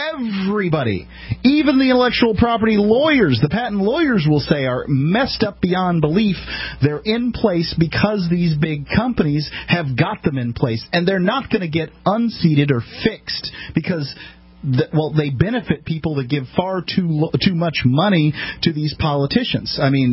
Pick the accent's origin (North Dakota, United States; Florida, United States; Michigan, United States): Florida, United States; Sarasota; I'm from Sarasota, Florida